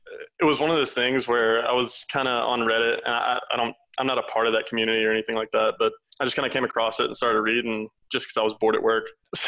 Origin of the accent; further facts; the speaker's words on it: Louisiana, United States; I'm originally from South Louisiana.